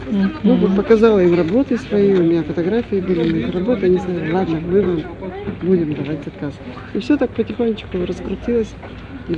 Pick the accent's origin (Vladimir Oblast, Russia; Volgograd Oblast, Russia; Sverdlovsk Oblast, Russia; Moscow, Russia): Sverdlovsk Oblast, Russia; Novouralsk; я из Новоуральска.